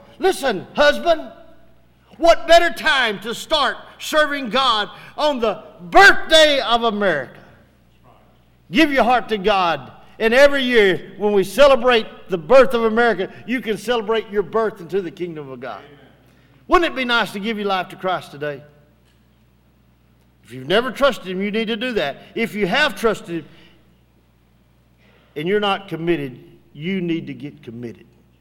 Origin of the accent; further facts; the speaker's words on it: United States; Now, I am an American. I believe that this nation is worth saving.